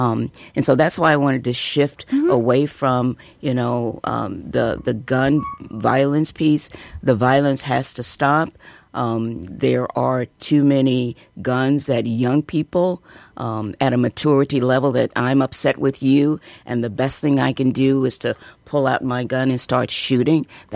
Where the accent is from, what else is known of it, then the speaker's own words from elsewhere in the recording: St. Louis, Missouri, United States; I'm from St. Louis, Missouri, and I still have pictures on my camera of the chaos and confusion from the Ferguson shooting.